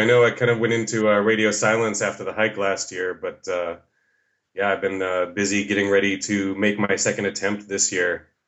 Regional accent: Minnesota, United States; now in Portland, United States; I'm originally from Minnesota, but I've been living in Portland, Oregon for almost 20 years.

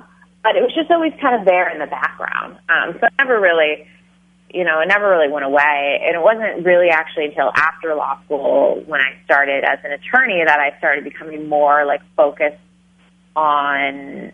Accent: Oregon, United States; I grew up outside of Portland, Oregon.

